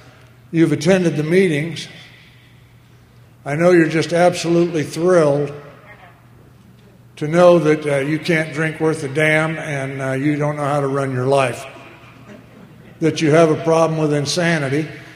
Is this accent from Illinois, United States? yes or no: yes; Illinois, United States; born there; I was born in Illinois, and mom and dad were married to each other 50 years.